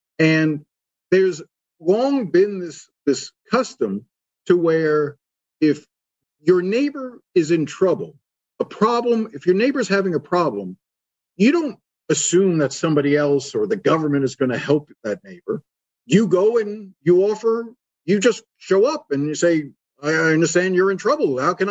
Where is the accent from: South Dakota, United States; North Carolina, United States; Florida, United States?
Florida, United States; Miami; And I'm from Miami, like I said.